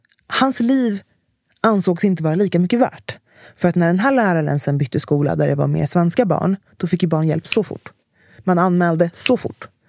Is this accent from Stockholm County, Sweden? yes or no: yes; Stockholm, Stockholm County, Sweden; jag växte upp i Enskededalen och alla vi barn gick i skolan i stan